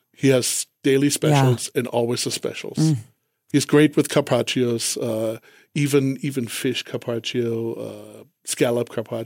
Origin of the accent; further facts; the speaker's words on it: Germany; accent: West Texas; moved away as an adult; you probably hear that from my West Texas accent. I didn't grow up over here. I grew up in Germany. Mm. Lived there for 20 years.